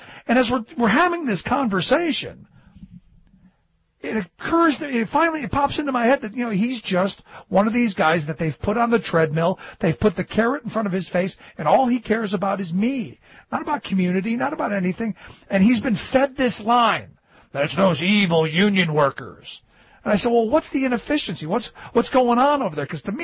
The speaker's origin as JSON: {"language": "English", "town": "Cleveland", "region": "Ohio", "country": "United States", "tie": "born or raised there", "said": "But while I was in Cleveland, and again, you know, I look at my hometown"}